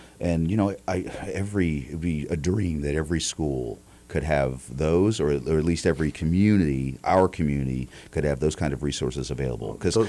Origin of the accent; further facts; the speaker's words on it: Virginia, United States; moved away as an adult; I'm originally from Virginia. You know, I moved up here in 95 for college.